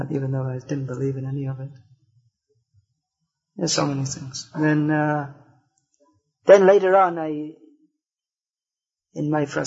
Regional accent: England, United Kingdom; No, my mother's from Ireland, my father's from England. I was born and brought up in England.

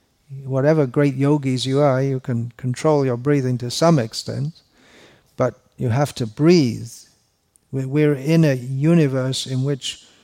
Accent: United Kingdom; now in India; I'm from Britain, living in India.

